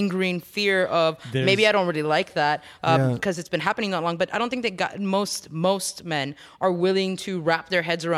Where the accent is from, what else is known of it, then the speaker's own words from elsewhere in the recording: Hialeah, Florida, United States; this is another aspect that kind of comes back into my, like, Hispanic background, is that I grew up in Hialeah